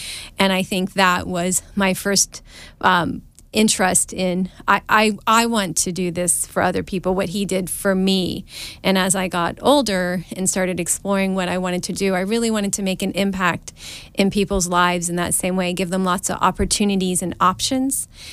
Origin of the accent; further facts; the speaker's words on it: West Virginia, United States; also born or lived in California; I grew up in West Virginia, born in California, 4 years old, moved back to West Virginia.